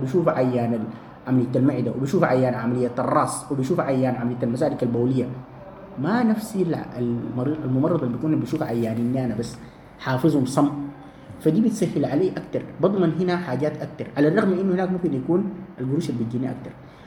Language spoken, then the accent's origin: Arabic; Sudan; نحن كسودانيين